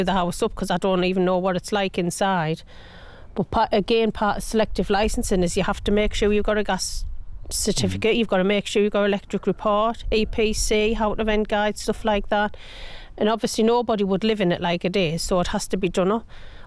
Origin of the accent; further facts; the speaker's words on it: Trimden, United Kingdom; No, well, I'm from Trimden. I've been born and bred in Trimden all my life